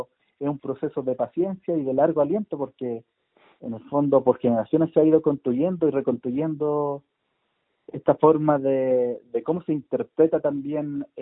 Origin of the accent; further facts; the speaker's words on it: Melipeuco, Araucanía, Chile; nuestra identidad como mapuche. Efectivamente, somos de acá de Lox de Palihuapillán, comuna de Melipeuco, territorio de Yaima, Yaimache también, en algunos territorios nos reconocen como Yaimache.